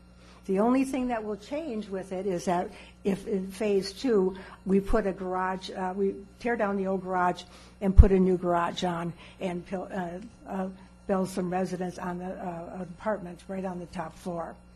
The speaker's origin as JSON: {"language": "English", "region": "Wisconsin", "country": "United States", "tie": "born or raised there", "said": "I'm from Wisconsin, and so being raised in Door County"}